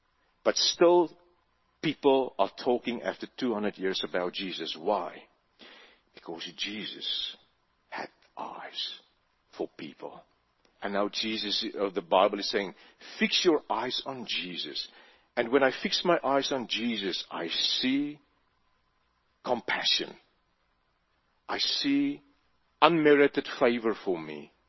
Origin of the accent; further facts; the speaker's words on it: South Africa; many years later when I grew up in South Africa